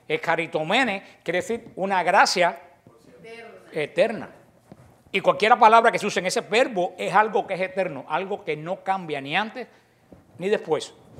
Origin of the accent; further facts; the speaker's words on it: Cuba; Que yo era, que soy y que voy a morir cubano.